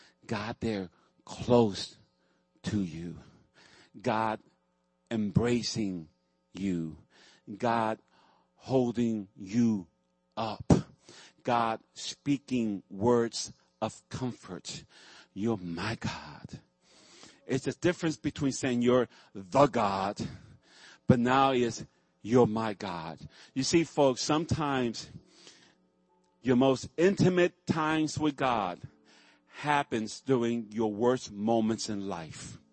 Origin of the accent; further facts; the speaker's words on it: Puerto Rico; also born or lived in New York; And I was born in New York, but I lived there in Puerto Rico.